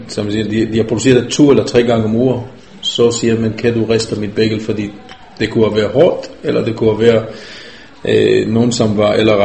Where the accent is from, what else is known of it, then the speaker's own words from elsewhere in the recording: Israel; Danish is a second language; now in Denmark; Jeg kan ikke lade være, fordi jeg kommer fra Israel